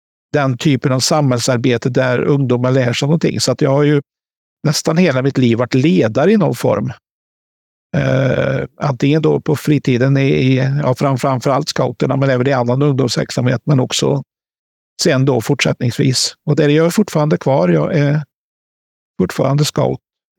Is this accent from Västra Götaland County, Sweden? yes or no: yes; Västra Götaland County, Sweden; så där är jag uppväxt och, där, ja, och jag har fortfarande faktiskt kvar ett hus där